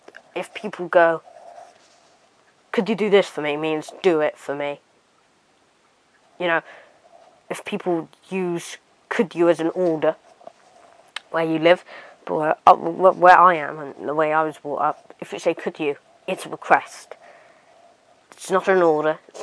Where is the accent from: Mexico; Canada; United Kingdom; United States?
United Kingdom; I'm British